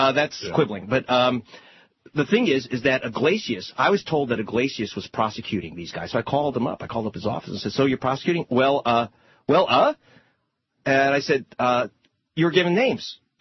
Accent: United States; Well, Mr. Rove, I'm an American.

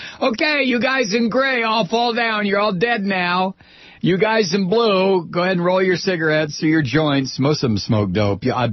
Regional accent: Toledo, Ohio, United States; Toledo, in my hometown.

